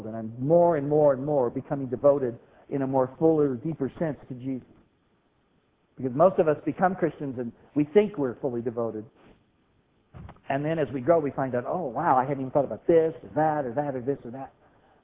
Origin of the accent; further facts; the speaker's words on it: United States; And besides that, I'm an American, and Americans are supposed to pretty much do what we want